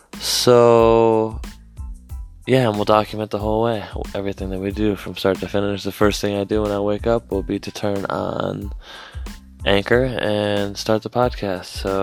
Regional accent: Escanaba, Michigan, United States; I am from Escanaba, Michigan. It's a small town in the Upper Peninsula of Michigan, which is damn near Canada. It's really cold.

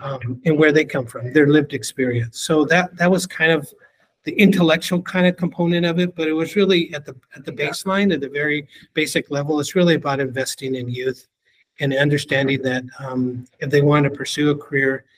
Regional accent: Pico Rivera, California, United States; I also had growing up in Pico Rivera, had a strong sort of political background through my brother involved in the Chicano movement.

